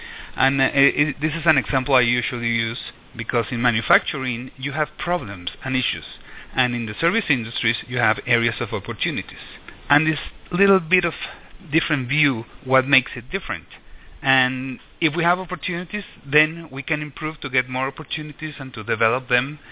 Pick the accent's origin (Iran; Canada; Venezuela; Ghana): Venezuela; also born or lived in United States; Well, I'm from Venezuela, and except for a short period of time when I studied in the U.S., I've always lived here. And it's been very interesting because, you know, being in Latin America